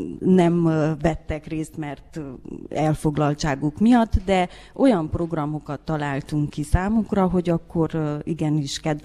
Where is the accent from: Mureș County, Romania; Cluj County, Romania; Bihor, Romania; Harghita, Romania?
Mureș County, Romania; Păingeni; now in Reghin, Romania; Marosvásárhelyen születtem, Pókába nevelkedtem, Bukarestbe dolgozom, és Szászrégenbe élek.